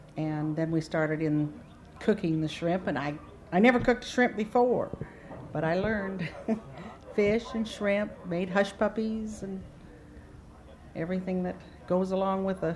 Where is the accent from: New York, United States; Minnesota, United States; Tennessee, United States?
Minnesota, United States; Minneapolis; now in Florida, United States; I'm from Minnesota, from Minneapolis. And my family was in sales. And I moved to Florida, and I went fishing.